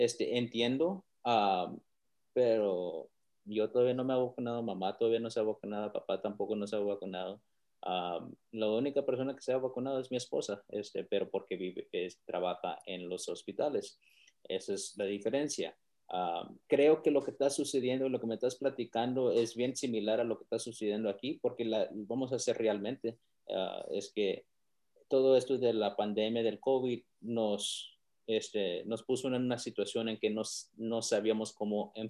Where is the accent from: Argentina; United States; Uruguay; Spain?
United States; Texas; born there; yo soy nacido en Texas, soy ciudadano americano y tengo 37 años